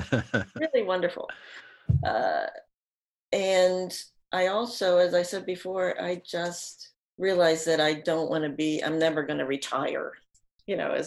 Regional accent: Pennsylvania, United States; She was born in May and I was born in June. Uh-huh. And we lived next to each other, next door neighbors, uh-huh. for years and years. And she's still in central Pennsylvania

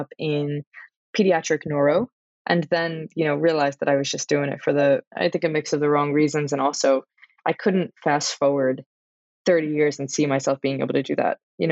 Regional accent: Brooklyn, New York, United States; I was born and raised in New York, in Brooklyn. I was raised by my grandparents

